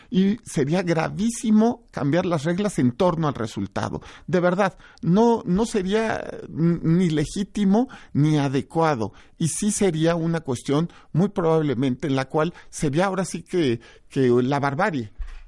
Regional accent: Mexico; nosotros somos jueces mexicanos

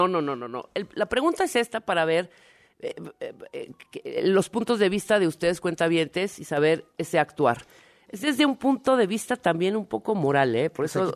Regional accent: Tuxtla Gutiérrez, Chiapas, Mexico; en Tuxtla Gutiérrez, Chiapas, de la cual soy oriunda, soy chiapaneca y soy coneja, orgullosamente

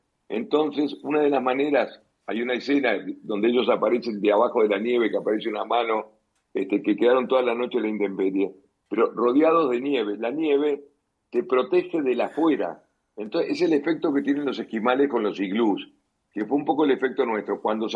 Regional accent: Uruguay; En mi país no hay nieve, la montaña más alta acá en Uruguay tiene 500 metros.

